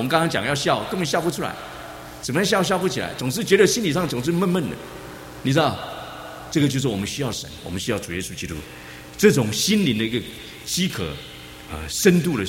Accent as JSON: {"language": "Chinese", "country": "China", "said": "我们中国人讲画一。画一个饼啊，来充饥"}